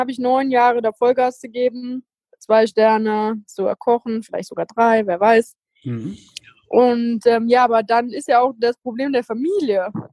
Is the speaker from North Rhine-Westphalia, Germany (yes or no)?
yes; Cologne, North Rhine-Westphalia, Germany; Ich bin ja auch Kölnerin